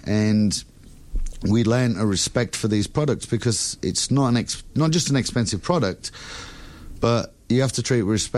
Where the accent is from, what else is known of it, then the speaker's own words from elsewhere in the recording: Yorkshire and the Humber, United Kingdom; Of course, I'm a Yorkshire man.